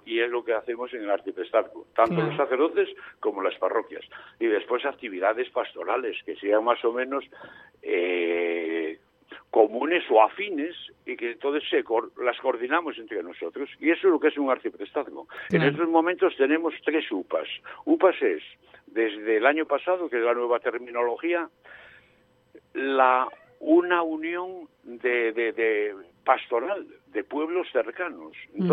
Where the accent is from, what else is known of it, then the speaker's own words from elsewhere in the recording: Bustillo del Páramo, Castile and León, Spain; desde Bustillo del Páramo, que es mi pueblo, que es que limita ya con León